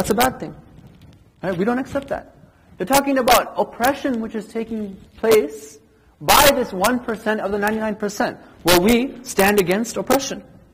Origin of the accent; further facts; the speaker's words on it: United States; You know, I grew up in America, and I can safely say that I never remember something like this happening before.